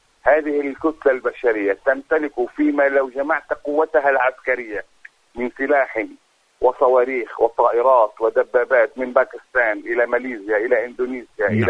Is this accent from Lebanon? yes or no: yes; Lebanon; أنا كعربي، أنا كمسلم، أنا كلبناني